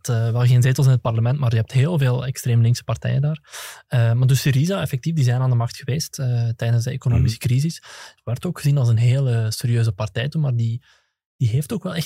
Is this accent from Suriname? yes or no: no; Greece; In mijn vaderland, in Griekenland